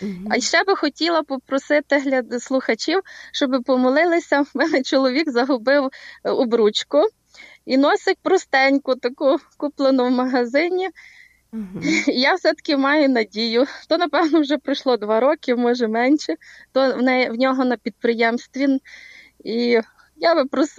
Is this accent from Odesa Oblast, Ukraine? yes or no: no; Lviv, Lviv Oblast, Ukraine; І ще я зі Львова